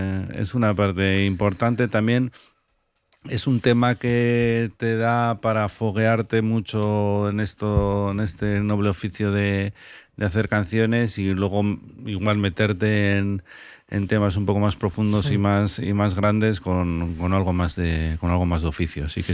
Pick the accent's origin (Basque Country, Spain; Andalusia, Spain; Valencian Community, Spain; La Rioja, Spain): Basque Country, Spain; Bilbao; cuando les dices pues que somos de Bilbao y tal